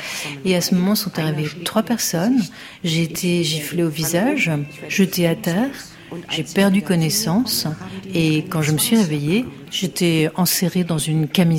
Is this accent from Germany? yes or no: yes; Berlin, Germany; French is a second language; je viens de Berlin-Est, où je suis née.